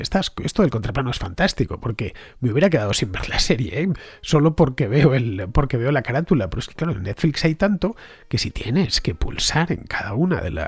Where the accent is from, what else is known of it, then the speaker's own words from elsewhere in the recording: Madrid, Community of Madrid, Spain; porque yo soy madrileño, hijo, nieto, bisnieto y tataranieto de madrileños. Vamos, que no tengo pueblo